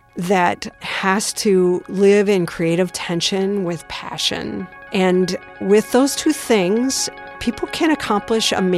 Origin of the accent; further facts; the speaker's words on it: Wisconsin, United States; And then I decided to go to law school back in my home state of Wisconsin.